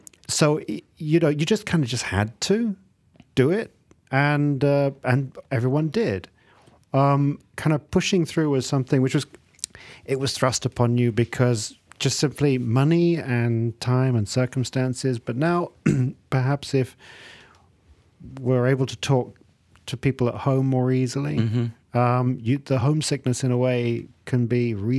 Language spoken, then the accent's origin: English; England, United Kingdom; also born or lived in Malaysia; I grew up in England, and we had a lot of, you know, we left Malaysia when I was very young.